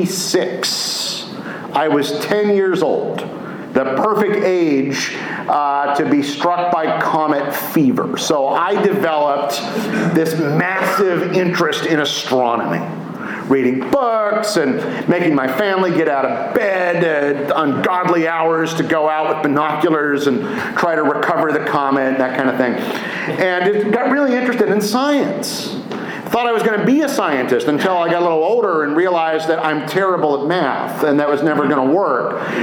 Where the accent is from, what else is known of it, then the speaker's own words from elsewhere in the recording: Pennsylvania, United States; I'm from the Alabama section. Grew up in a small town, graduated from one of the smallest public high schools in the state. There were 42 kids in my graduating class.